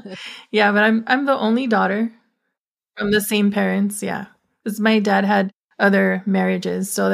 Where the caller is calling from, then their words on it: Visalia, California, United States; Visalia, California. I'm in the Central Valley, like 45 minutes before Fresno.